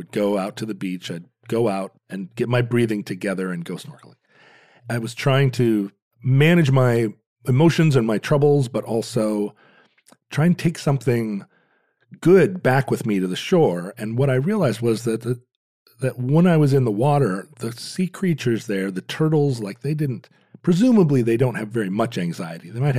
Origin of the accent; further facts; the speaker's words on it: Alaska, United States; Growing up in Alaska, like swimming was a secondary.